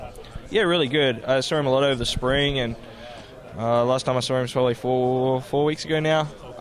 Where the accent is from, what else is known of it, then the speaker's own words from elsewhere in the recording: Australia; I'm from Australia and never played American football, so I'm not too sure